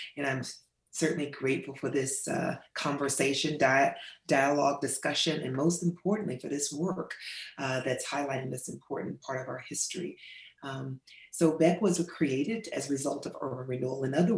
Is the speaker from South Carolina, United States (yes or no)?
no; Knoxville, Tennessee, United States; I am a native Knoxvillian. I was born and raised in Knoxville, certainly not during the time of urban renewal.